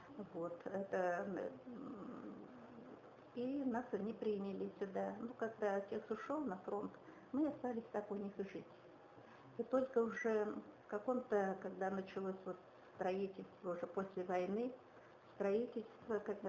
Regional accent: Shilota, Altai Krai, Russia; born there; also born or lived in Kemerovo; Родилась в Алтайском крае, в Калмарском районе, в селе Шилота, в 1936 году.

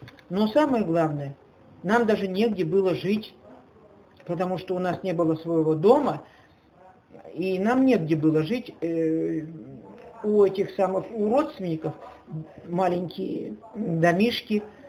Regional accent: Vinogradnaya, Krasnodar Krai, Russia; born there; also born or lived in Horlivka; Родилась я в Краснодарском крае, станица Виноградная.

